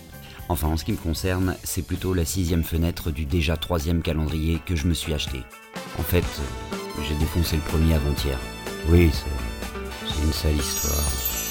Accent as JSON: {"language": "French", "town": "Paris", "region": "Île-de-France", "country": "France"}